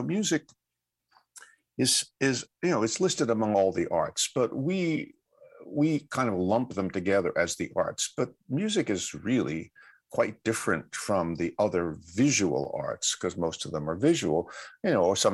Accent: New York City, New York, United States; I've been going to concerts, theater, and opera since I was very, very young, growing up in New York City

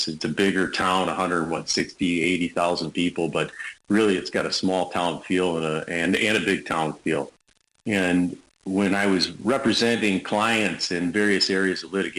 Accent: Brighton, Wisconsin, United States; I was born and raised here, and went to Brighton grade school out in Brighton Elementary out in Brighton, Wisconsin, here in Kenosha County

